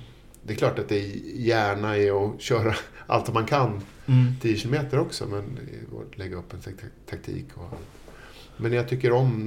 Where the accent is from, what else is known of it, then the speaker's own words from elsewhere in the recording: Upplands Väsby, Stockholm County, Sweden; Jag är uppväxt i Upplands Väsby. Utanför Stockholm.